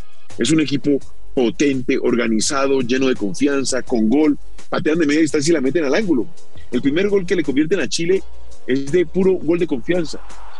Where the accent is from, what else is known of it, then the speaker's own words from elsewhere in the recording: Colombia; lo que nosotros como colombianos deseamos